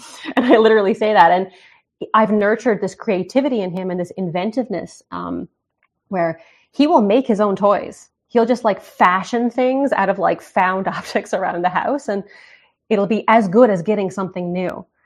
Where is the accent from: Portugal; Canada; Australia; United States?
Canada; as a Canadian, there's only so much I can be like, this is what it's like to be a Canadian